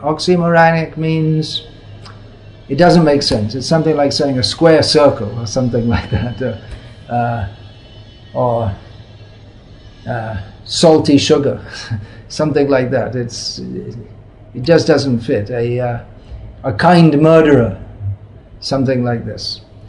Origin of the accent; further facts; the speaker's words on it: England, United Kingdom; I was a kid growing up in England, that I was taught that, well, if you don't believe this religion that I was raised in, then you go to hell forever.